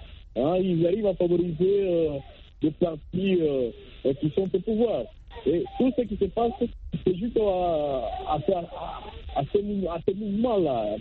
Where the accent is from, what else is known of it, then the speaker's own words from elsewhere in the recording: DR Congo; en Afrique, plus précisément chez nous en RDC.